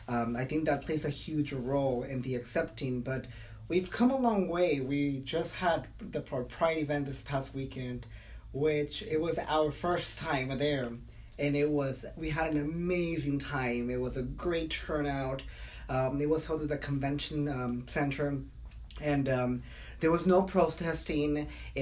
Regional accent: Texas, United States; growing up in the Valley also, maybe, I don't know if it's just me, but, you know, we also have that fear, me as being gay, having the border so close to us

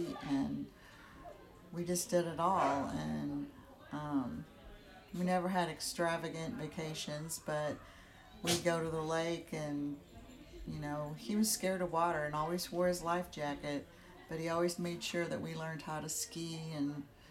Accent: St. Louis, Missouri, United States; I grew up in South County in St. Louis, Missouri.

